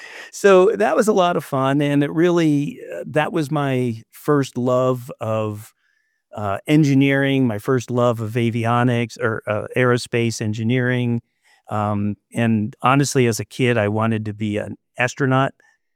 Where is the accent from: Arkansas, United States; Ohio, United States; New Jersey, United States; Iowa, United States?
New Jersey, United States; also born or lived in Queens; So I was born in New York. Actually in Queens, Jamaica Hospital. And we lived, when I was about a year old, we moved to New Jersey.